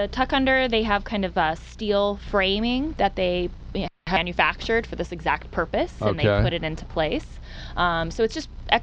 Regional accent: California, United States; I grew up in the Valley. There wasn't an apartment building without a tuck under parking spot.

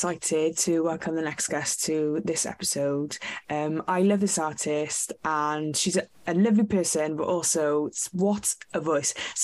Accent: Cardiff, Wales, United Kingdom; I am a reggae artist and BBC Radio Wales presenter from Cardiff. I am a Welsh Jamaican and I am a grandchild of the Windrush.

